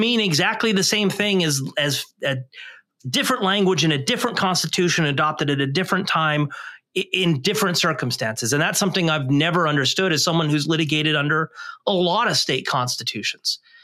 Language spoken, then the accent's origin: English; Arizona, United States; my home state of Arizona included